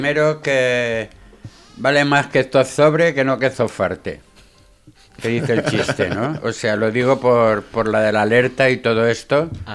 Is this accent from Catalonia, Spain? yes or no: no; Valencian Community, Spain; es que siendo valenciano y sabiendo la experiencia que tenemos con la lluvia